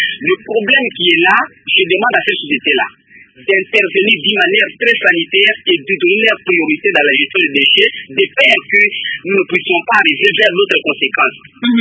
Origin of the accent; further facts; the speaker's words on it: Équateur, DR Congo; Et ici précisément chez nous, à l'Équateur